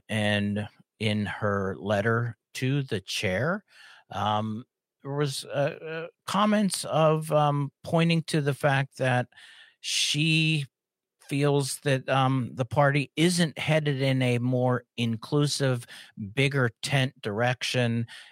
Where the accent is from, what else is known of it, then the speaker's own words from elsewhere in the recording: Pittsburgh, Pennsylvania, United States; Johnny, you know, your hometown, Detroit, my hometown, Pittsburgh, you know, used to be incredibly, absolutely 100%, you know, blue collar, blue Democrats.